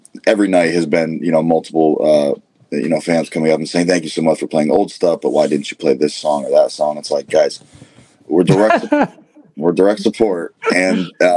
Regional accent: Saginaw, Michigan, United States; I grew up in Saginaw, Michigan. So I'm north east of Lansing.

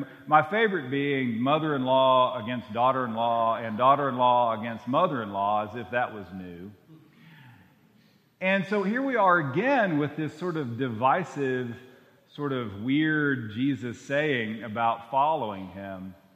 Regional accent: Waco, Texas, United States; many of you know I'm from Waco

